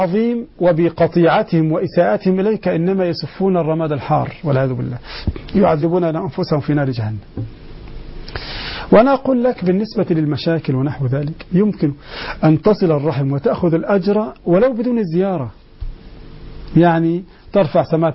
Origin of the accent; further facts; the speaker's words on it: Egypt; في مصر عندنا هنا القائمة تسمى الصداق